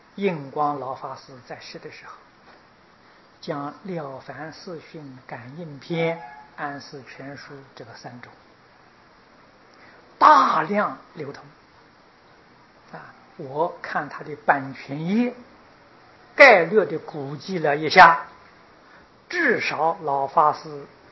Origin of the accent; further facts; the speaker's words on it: Taiwan; 从前外国人瞧不起我们台湾人，今天我们台湾人在外国瞧不起外国人